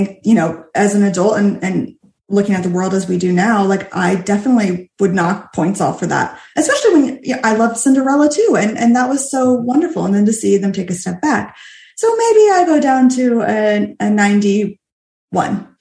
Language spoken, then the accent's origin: English; Florida, United States; growing up in Florida, I had seen regional productions, but I wasn't in that world.